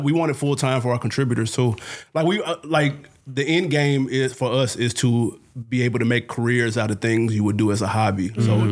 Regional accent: the South, United States; I'm from the South. So if you look at our early videos, there's a lot of Southern acts.

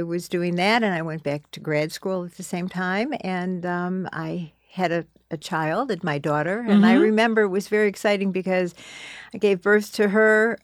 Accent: Chicago, Illinois, United States; I grew up in Chicago, and I went to public high schools in Chicago, and then I went to the University of Illinois.

